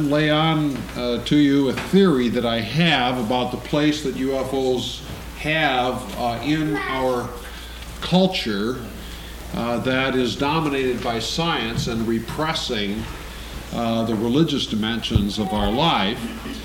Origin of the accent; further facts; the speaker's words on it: Dearborn, Michigan, United States; Well, I went off to college at Michigan State and tried to divest myself of as much of my hometown Dearborn as I possibly could.